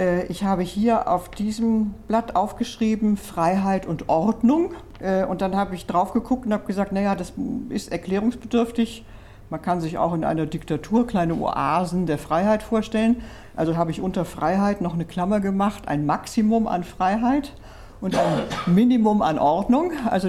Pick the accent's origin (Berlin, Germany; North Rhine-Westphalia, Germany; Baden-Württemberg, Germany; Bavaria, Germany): Baden-Württemberg, Germany; Bollschweil; ich komme aus Bolschweil, einem kleinen Dorf in Freiburg